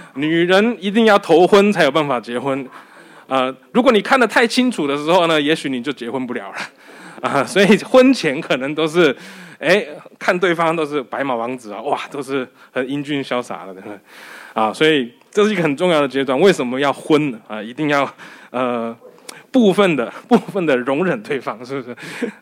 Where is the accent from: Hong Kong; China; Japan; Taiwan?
Japan; Osaka; 以前我住在大阪，我在大阪长大的